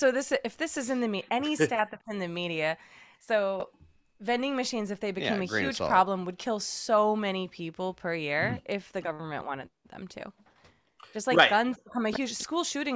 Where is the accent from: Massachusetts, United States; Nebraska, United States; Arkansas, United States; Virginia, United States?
Massachusetts, United States; my first time ever shooting a gun in my whole life because I'm from Massachusetts.